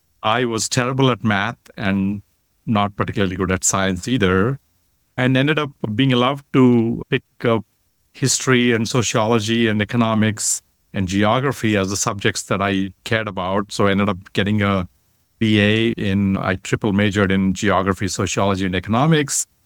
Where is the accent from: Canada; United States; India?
India; Hyderabad, Telangana; growing up in Hyderabad, for those of your audience who don't know it, it's a really cosmopolitan city in the sense that the population is fairly evenly divided between Hindu and Muslim. So we grew up speaking Urdu and Telugu and English, intermingling all of that.